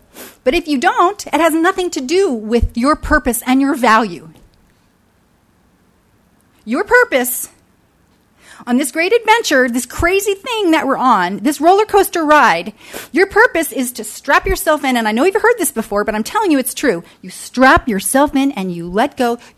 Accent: New Jersey, United States; born there; I didn't even know country music when I was born in South Jersey. Nobody in South Jersey listened to country music back then.

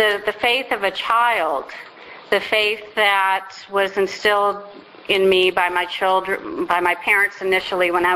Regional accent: Buffalo, New York, United States; as a child I grew up outside of Buffalo, New York, near Niagara Falls.

